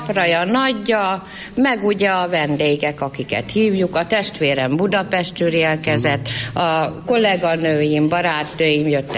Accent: Fehérgyarmat, Szabolcs-Szatmár-Bereg, Hungary; born there; Én fehérgyarmatos születtem.

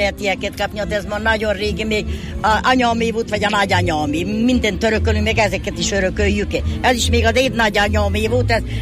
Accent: Buják, Nógrád, Hungary; Igen, a bujáki, de ezt meg lehet különböztetni, mert mi palócok vagyunk.

